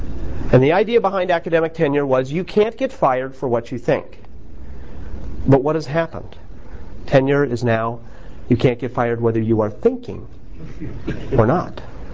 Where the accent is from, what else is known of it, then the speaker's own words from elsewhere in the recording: United States; and I'm unabashedly American.